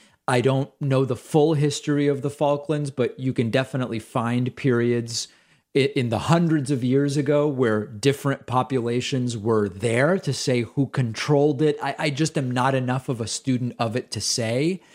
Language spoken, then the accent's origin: English; Argentina; And I am from Argentina, and I know that people may expect me to have some particular hot take or maybe even a biased view because I'm from Argentina.